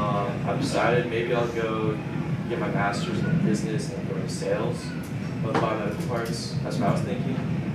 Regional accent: Austin, Texas, United States; Oh, Texas. Edge of Austin, so like a spice group.

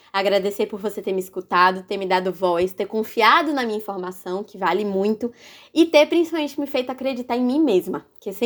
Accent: Brazil; Eu sou brasileira, né? Lógico, acho que pelo sotaque já dá pra pegar que eu sou brasileira, deve dar pra pegar até a região, né?

